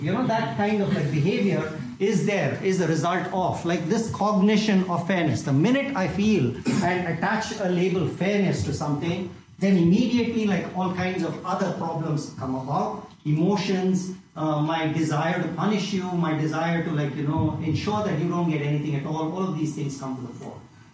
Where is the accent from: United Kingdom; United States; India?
India; I, as an Indian